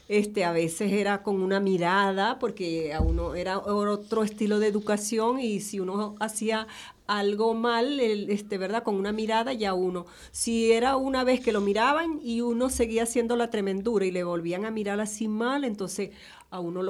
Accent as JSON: {"language": "Spanish", "town": "Coro", "region": "Falcón", "country": "Venezuela", "tie": "born there", "said": "Yo nací en una ciudad de Venezuela, Coro Falcón."}